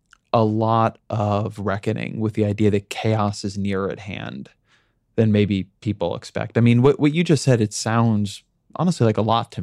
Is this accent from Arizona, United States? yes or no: no; California, United States; I grew up in Southern California. I was there during the LA riots.